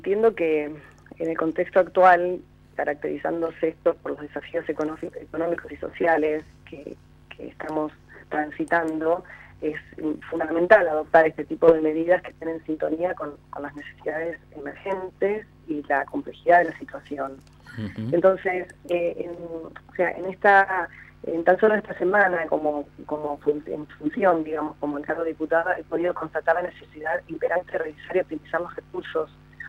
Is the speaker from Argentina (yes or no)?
yes; Argentina; yo también me considero una argentina